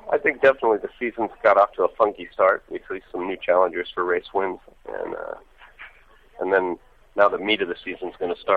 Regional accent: Galicia, Spain; We're from Galicia, which I guess is, you know, it's the closest part of Spain to Portugal is Galicia.

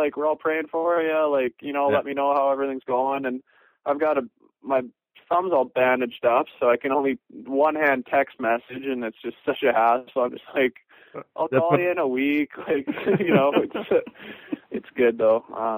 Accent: Canada; it just goes back to, like, you know, being Canadian, it's always hockey analogies

